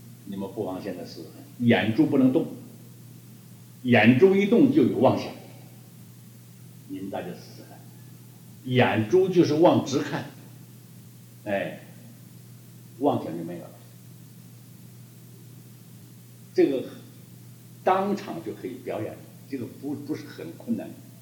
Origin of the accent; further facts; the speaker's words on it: China; 我们中国人如果腿子短的话，怎么搬也搬不上来